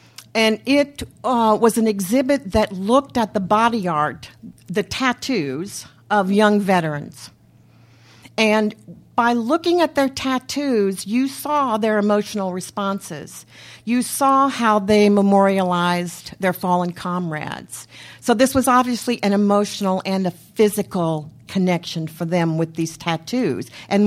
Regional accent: Redding, California, United States; I'm from Redding, California, and I drove down here today. So I come from a very different perspective from a very rural part of our state.

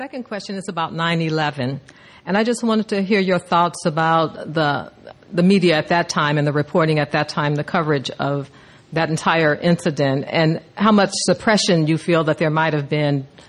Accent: Oakland, California, United States; I'm from Oakland, California.

